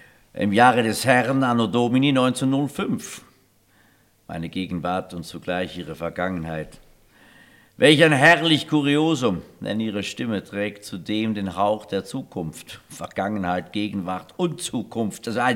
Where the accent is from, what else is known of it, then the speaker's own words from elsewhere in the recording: Germany; Ach, Mensch, man sagt ja Engadins, was sagt man hier, aber als Deutscher sagt Engadins, ja, tut mir leid.